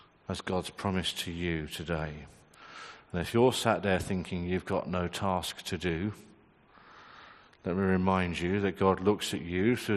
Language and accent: English; England, United Kingdom; I'm English. We don't do that.